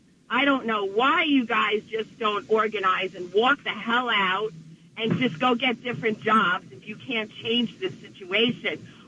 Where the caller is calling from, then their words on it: New Jersey, United States; Good morning. … from Bergen County.